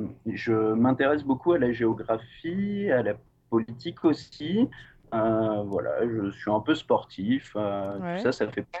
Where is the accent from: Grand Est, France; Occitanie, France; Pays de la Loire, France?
Pays de la Loire, France; Le Mans; J'ai grandi au Mans, une petite ville dans l'ouest de la France.